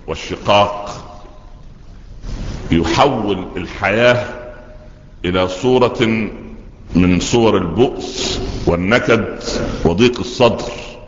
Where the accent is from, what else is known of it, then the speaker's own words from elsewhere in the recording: Upper Egypt, Egypt; قلت في قريتنا الصغيرة في الصعيد.